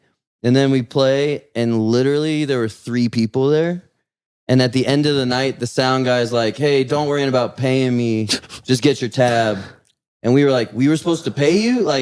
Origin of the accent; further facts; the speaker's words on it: Columbia, Missouri, United States; Columbia, Missouri.